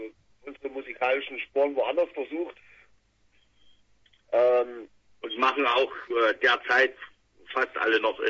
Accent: Halle, Saxony-Anhalt, Germany; also wir sind aus Halle.

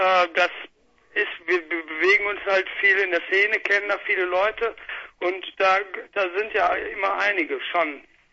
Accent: Bochum, North Rhine-Westphalia, Germany; Wir kommen aus Bochum und jetzt sind wir diffundiert.

